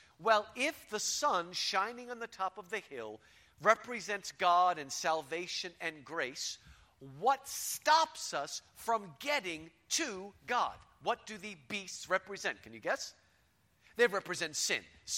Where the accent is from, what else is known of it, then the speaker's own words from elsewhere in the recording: Houston, Texas, United States; I'm from Houston, Texas.